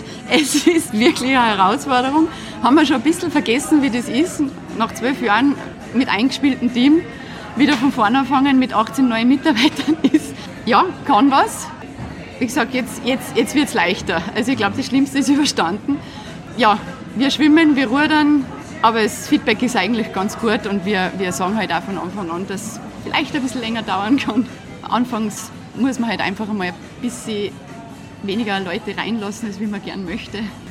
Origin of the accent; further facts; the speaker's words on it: Salzburg, Austria; in Salzburg ausgedehnt. Das ist ja meine Heimat.